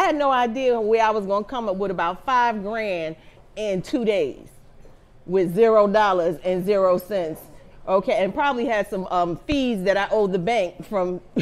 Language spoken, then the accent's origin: English; New York City, New York, United States; I grew up in Harlem, I grew up in Polo Grounds